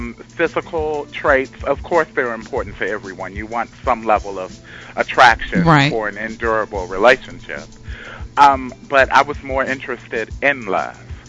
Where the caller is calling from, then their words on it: Richmond, Virginia, United States; Richmond, essentially.